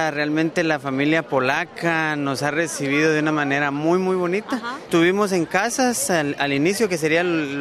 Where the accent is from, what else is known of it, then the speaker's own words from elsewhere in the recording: Guatemala; De Guatemala.